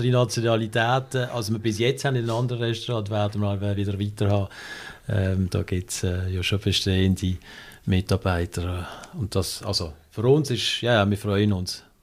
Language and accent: German; Basel, Switzerland; wir sind beide hier in der Region Basel aufgewachsen, eigentlich das Leben lang hier gelebt, mit kurzen Unterbrüchen.